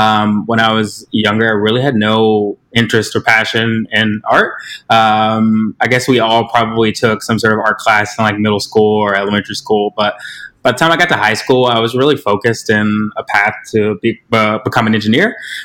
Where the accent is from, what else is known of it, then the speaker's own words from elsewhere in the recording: North Carolina, United States; also born or lived in Virginia; now in Chicago, United States; I'm originally from North Carolina / Virginia, so those places definitely have my heart and probably a little bit of my voice / accent.